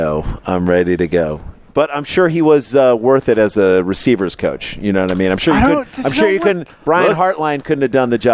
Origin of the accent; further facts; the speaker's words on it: St. Louis, Missouri, United States; So Hamm grew up in St. Louis, and we grew up in St. Louis, and we kind of have a lot of the same friends and know a lot of the same people.